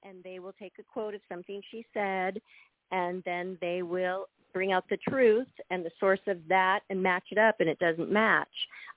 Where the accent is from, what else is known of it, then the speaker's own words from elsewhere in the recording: United States; I know I'm an American, but I've always thought that the king and queens and monarchy is so interesting